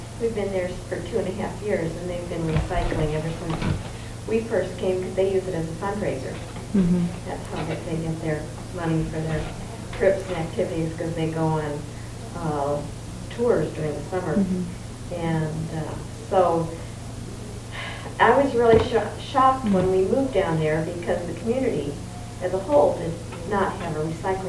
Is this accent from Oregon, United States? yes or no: yes; Portland, Oregon, United States; We came from Portland, Oregon, and we've been recycling for years